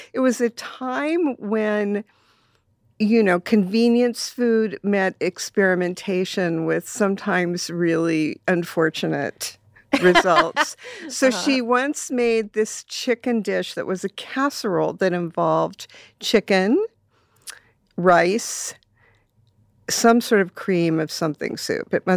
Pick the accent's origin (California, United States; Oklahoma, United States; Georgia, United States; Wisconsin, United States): California, United States; Los Angeles; So I grew up in Silver Lake in the 60s, a very, very, very different place.